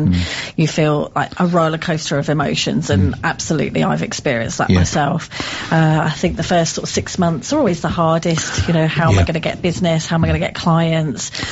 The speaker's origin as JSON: {"language": "English", "town": "Dover", "region": "South East England", "country": "United Kingdom", "tie": "born or raised there", "said": "I've always lived in Kent and currently living in Sittingbourne, but I grew up in Dover."}